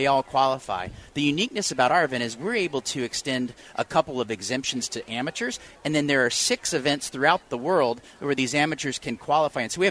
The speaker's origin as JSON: {"language": "English", "town": "St. Louis", "region": "Missouri", "country": "United States", "tie": "born or raised there", "said": "I grew up in St. Louis. I've always been kind of a fan of baseball."}